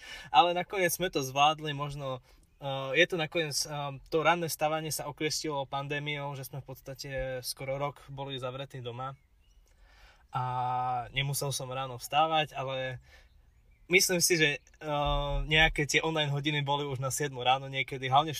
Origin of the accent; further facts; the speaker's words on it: Vranov nad Topľou, Prešov Region, Slovakia; Ja som z Vranova na Topľo a 4 roky som do tejto školy dochádzal vlakom.